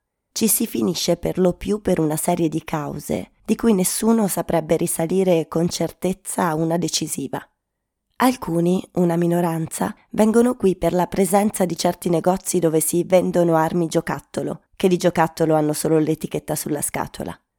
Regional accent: San Marino; born there; dopo aver scoperto che sono nato a San Marino

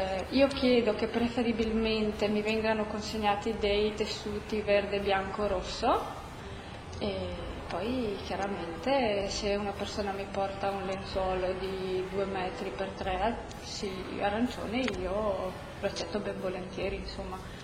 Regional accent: Belluno, Veneto, Italy; ho 33 anni e sono di Belluno.

